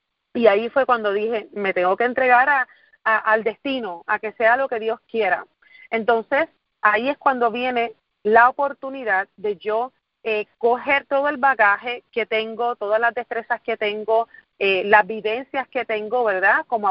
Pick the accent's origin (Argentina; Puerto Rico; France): Puerto Rico; Guayama; soy de Guayama, Puerto Rico, del sur de la isla, tomo muchísimo orgullo en decir que nací y me crié en una casita que con muchísimo esfuerzo construyeron mis abuelitos.